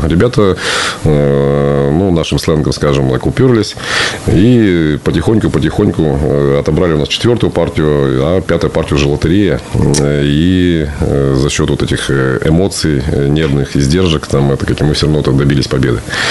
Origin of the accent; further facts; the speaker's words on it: Perm, Perm Krai, Russia; Это да, это мой родной город. Я здесь вырос на Загаре. Все мое детство прошло.